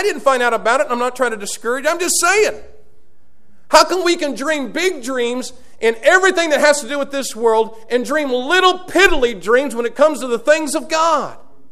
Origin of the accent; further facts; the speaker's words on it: Indiana, United States; Nobody probably understands the burden that I carry for my home state of Indiana.